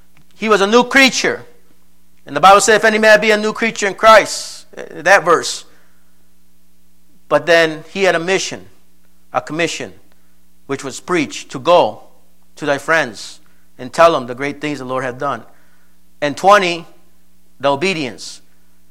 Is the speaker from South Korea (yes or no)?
no; Colombia; now in United States; when I go back home to when I'm in Colombia, I tell the people, yeah, I'm from the States